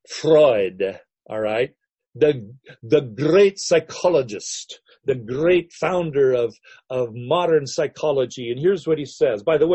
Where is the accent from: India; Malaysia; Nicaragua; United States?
Malaysia; moved away; I've seen people under the influence of opium over as a kid growing up in Malaysia